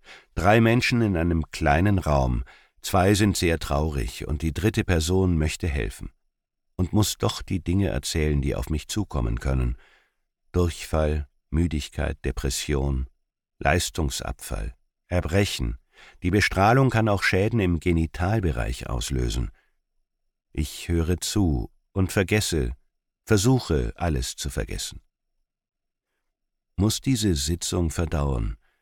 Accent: Königsbronn, Baden-Württemberg, Germany; born there; Morgen fahren wir nach Königsbronn, in meinen Geburtsort auf der Schwäbischen Alb, wo Barbara und ich das Haus meiner Eltern übernommen haben.

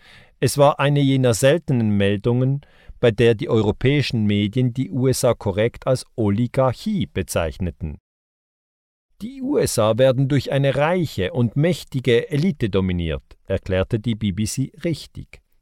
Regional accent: Switzerland; In meinem Heimatland, der Schweiz, treffen sich jedes Jahr die Superreichen aus ganz verschiedenen Ländern

